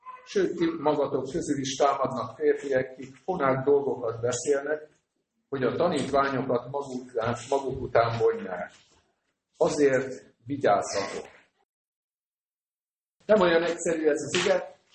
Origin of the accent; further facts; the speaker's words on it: Miskolc, Borsod-Abaúj-Zemplén, Hungary; Miskolcról jöttünk. Miskolcon négy baptista gyülekezet van. A miénk azt úgy hívják, hogy Belvárosi Baptista Gyülekezet.